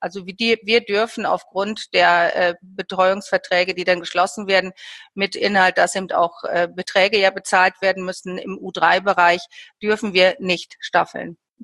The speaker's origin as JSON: {"language": "German", "region": "Lower Saxony", "country": "Germany", "said": "Also ich komme aus Niedersachsen"}